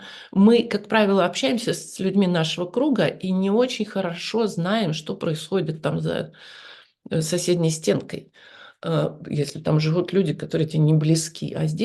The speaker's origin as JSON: {"language": "Russian", "town": "Novosibirsk", "region": "Novosibirsk Oblast", "country": "Russia", "said": "я же сама из Новосибирска, в принципе, мне, в общем-то, понятно"}